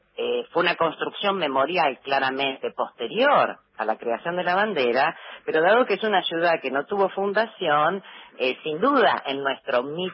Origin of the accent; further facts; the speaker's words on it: Rosario, Santa Fe, Argentina; somos rosarinos